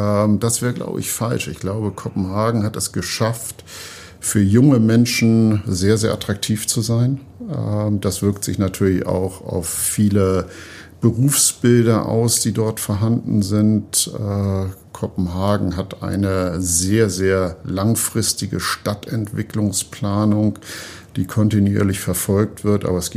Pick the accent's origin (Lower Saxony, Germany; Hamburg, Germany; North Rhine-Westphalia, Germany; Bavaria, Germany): Hamburg, Germany; wenn man jetzt als Hamburger darauf schaut